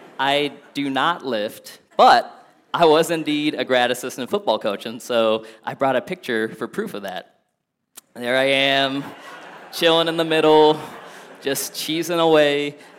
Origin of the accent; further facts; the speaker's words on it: Akron, Ohio, United States; born there; I was born in Akron, Ohio, and so I'm a big Browns fan, big Cavs fan.